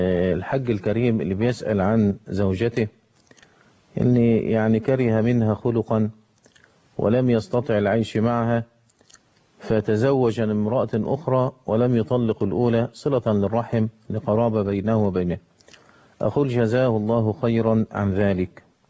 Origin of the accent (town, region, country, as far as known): Egypt